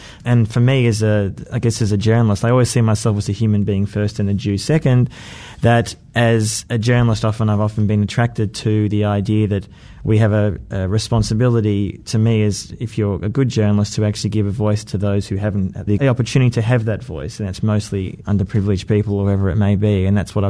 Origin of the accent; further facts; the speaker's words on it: Melbourne, Victoria, Australia; when I was growing up in Melbourne, and I'm in my late 30s now, so I grew up in the 70s and 80s